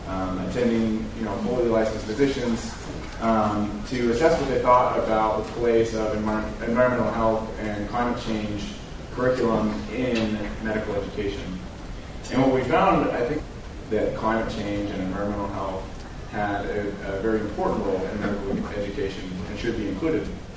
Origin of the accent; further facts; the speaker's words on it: Houston, Texas, United States; the district that I grew up in here in Houston